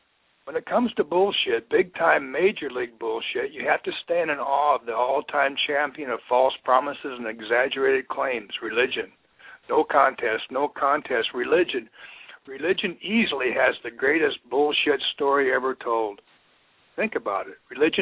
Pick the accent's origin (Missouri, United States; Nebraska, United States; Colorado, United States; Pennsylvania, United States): Nebraska, United States; Norfolk; So I had to tell him I was from Norfolk, a little bit to the north.